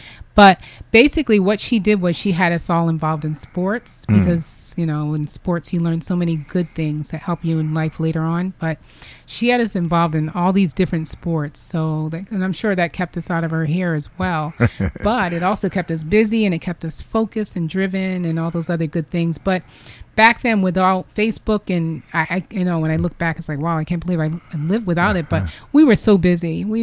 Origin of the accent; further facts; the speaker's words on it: Groton, Connecticut, United States; also born or lived in Newport; My father was in the Navy. He was a military man. So although I was born in Newport, we didn't grow up there. We visited there because our cousins stayed there, but we grew up in Groton because Groton is a military town.